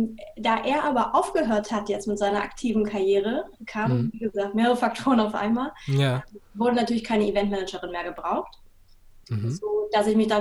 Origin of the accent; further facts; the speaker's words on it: Hamburg area, Germany; ich komme aus der Nähe von Hamburg